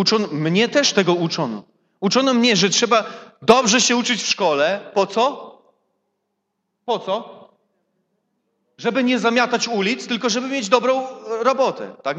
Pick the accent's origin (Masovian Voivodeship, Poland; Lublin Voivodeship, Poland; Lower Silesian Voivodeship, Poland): Lublin Voivodeship, Poland; Świdnik; born there; tam gdzie się urodziłem, w Świdniku